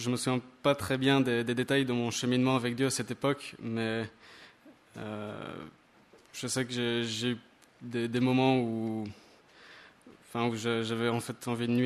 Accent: Brittany, France; j'ai 23 ans et j'ai grandi en Bretagne.

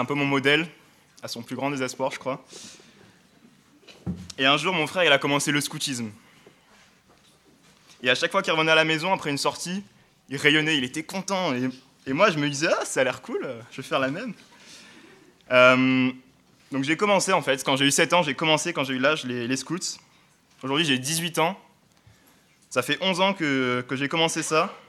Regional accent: Occitanie, France; now in Grenoble, France; pour ceux qui ne sont pas au courant. J'ai 18 ans. Je viens du sud de la France, vers Nîmes. Voilà. Je suis arrivé à Grenoble en septembre pour commencer mes études

